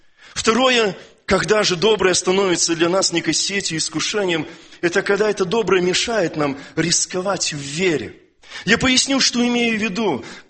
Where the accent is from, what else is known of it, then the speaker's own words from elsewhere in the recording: Belarus; К сожалению, я сам белорус, но нам свойственно менталитету нашему.